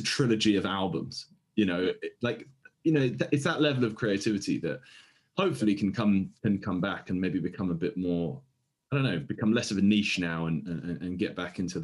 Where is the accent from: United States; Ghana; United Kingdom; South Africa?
United Kingdom; England; I was growing up in England, where, you know, most families had a good sound system